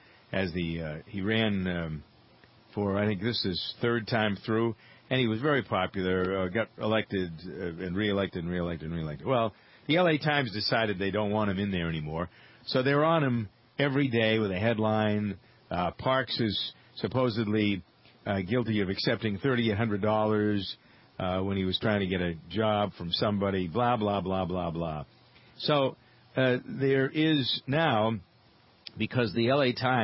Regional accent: Framingham, Massachusetts, United States; We have going on in Framingham, my hometown, Massachusetts, a big to-do about the bus contract.

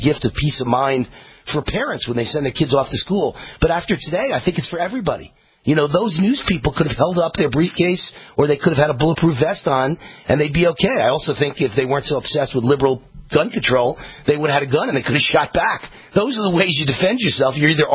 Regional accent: Mount Vernon, New York, United States; I was born and raised in Mount Vernon, attended high school in Mount Vernon and New Rochelle, and later in life spent some time living in Scarsdale.

